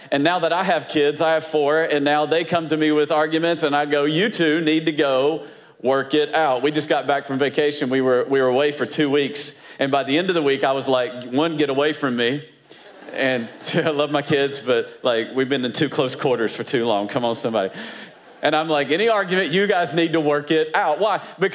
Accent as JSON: {"language": "English", "region": "Virginia", "country": "United States", "said": "But we are from Virginia."}